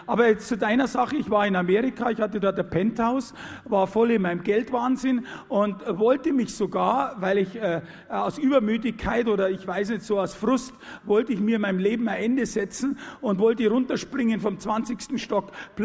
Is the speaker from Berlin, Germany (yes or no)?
no; Munich, Bavaria, Germany; ein Haus am Gardasee, das hat man so als Münchner Statussymbol.